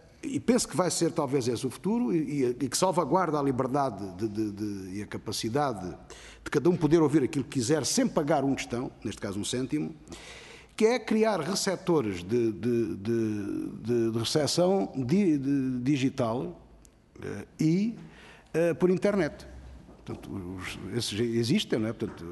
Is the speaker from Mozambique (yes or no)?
no; Alentejo, Portugal; Eu sou alentejano, não há proximidade entre Évora, Beja e Porto Alegre.